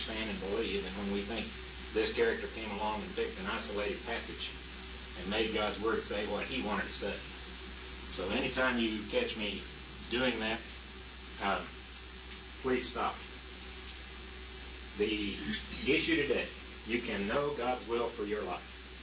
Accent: Norman, Oklahoma, United States; from Norman.

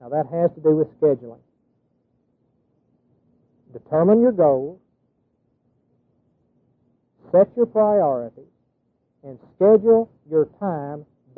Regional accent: Marietta, Oklahoma, United States; I'm from Marietta, Oklahoma, right across from Gainesville, 90 miles north of Dallas. And I'm a country boy.

